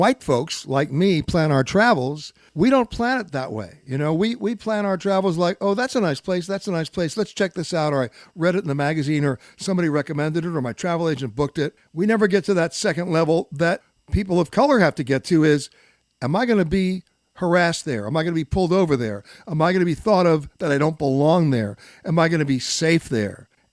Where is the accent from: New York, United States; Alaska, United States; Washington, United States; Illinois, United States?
New York, United States; New York City; I'm from New York City.